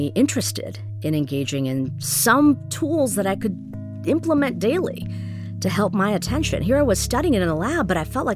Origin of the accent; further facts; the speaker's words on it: India; I'm an Indian woman.